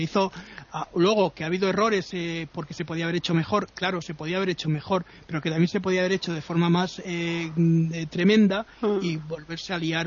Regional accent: Spain; a mí particularmente soy español, igual que tú

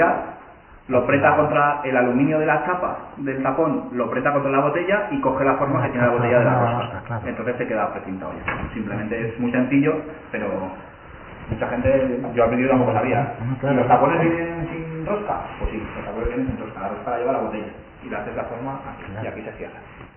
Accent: Málaga, Andalusia, Spain; es que somos de Málaga

